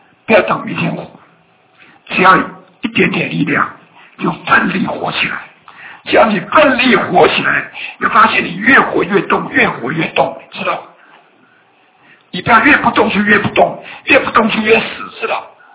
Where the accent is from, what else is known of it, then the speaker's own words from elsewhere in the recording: China; 我们中国人都很看重死亡